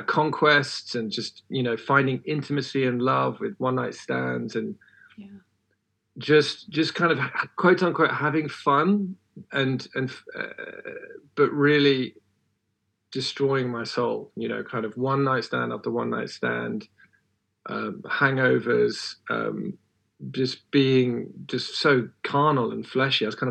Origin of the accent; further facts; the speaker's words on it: London, United Kingdom; So I was raised by 2 loving parents in London. I grew up in London, in Wandsworth. I suppose you could call us a sort of nominal Christian family. Dad was High Catholic, mum low Anglican